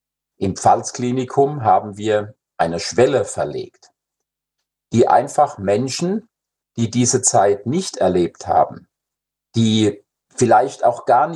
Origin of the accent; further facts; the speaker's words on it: Frankenthal, Rhineland-Palatinate, Germany; in meiner Heimatstadt Frankenthal